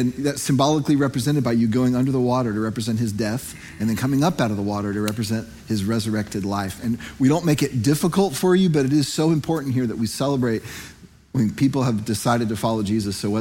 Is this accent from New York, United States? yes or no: no; Virginia, United States; I didn't grow up in the Deep South. I grew up in Northern Virginia.